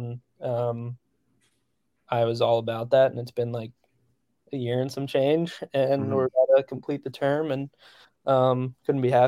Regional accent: New Jersey, United States; Yeah, I grew up like in Central Jersey, so Starline Ballroom was probably like the big one growing up that I went to all the time.

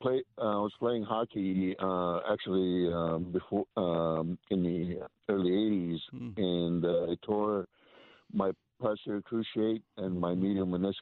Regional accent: Hollywood, California, United States; I grew up in Hollywood, California.

